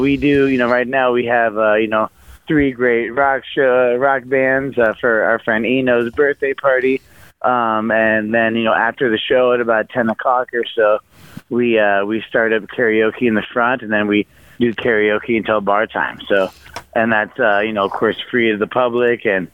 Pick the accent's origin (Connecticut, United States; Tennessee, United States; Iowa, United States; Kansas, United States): Kansas, United States; Lawrence; moved away as an adult; now in Madison, United States; Yeah, you know … I grew up in Lawrence, Kansas, and I moved to Madison when I was 22 to kind of get started working in bars.